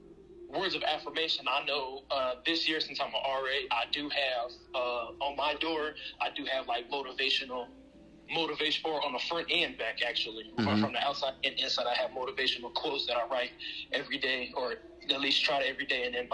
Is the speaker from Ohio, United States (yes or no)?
yes; Dayton, Ohio, United States; I'm from Dayton, Ohio. But I definitely attend Central State University.